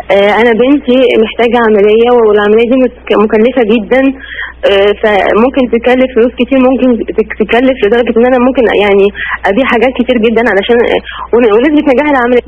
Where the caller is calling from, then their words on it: Kuwait; أنا بكلم حضرتك من الكويت